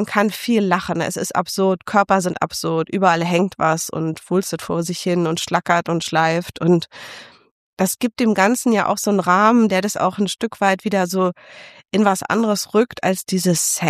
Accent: Berlin, Germany; Und ich komme aus Zehlendorf, aus einem sehr ordentlichen Bereich von Berlin, ganz anders als ich jetzt wohne.

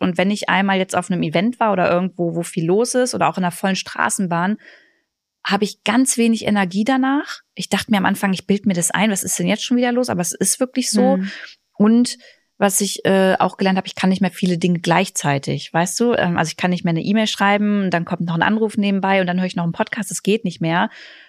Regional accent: Braunschweig, Lower Saxony, Germany; now in Berlin, Germany; Genau, ich komme aus Braunschweig, also aus der Region, und deswegen ziehen wir dahin zurück

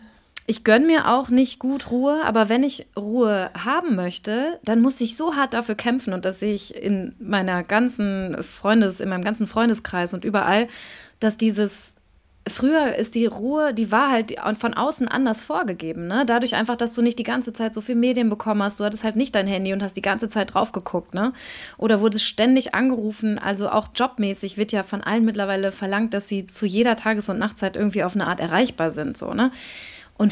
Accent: North Rhine-Westphalia, Germany; ich komme aus NRW und meine zwei Brüder und ich, wir sind also auch drei Geschwister und wir wohnen alle nicht mehr

